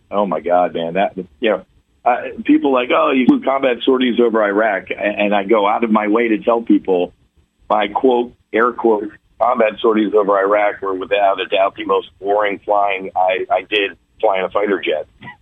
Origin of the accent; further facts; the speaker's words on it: New Jersey, United States; He was from Jersey. I'm from Jersey, kind of the same age.